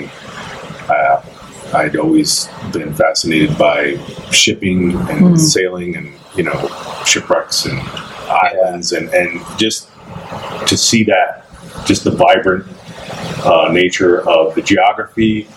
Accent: Chicago, Illinois, United States; I had just moved to Central Florida from up north. I was originally from the Chicago area.

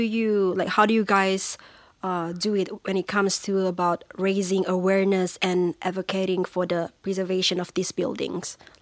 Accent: Malaysia; back in my hometown, we have... So Malaysia is quite diverse

